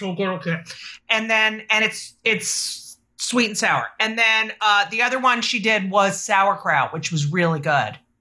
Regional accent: New Jersey, United States; And I love the name Trenton because I grew up in New Jersey and that is the capital of New Jersey.

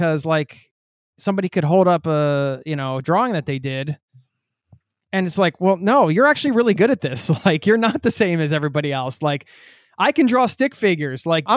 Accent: Pennsylvania, United States; Yeah, I'm from outside of Philly, so, you know, we grew up in the same area.

